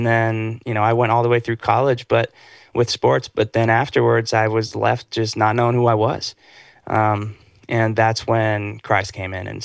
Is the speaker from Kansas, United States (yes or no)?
no; Madison, Connecticut, United States; So I grew up in the Northeast, just a seaside, kind of a coastal town there in New England, specifically Madison, Connecticut.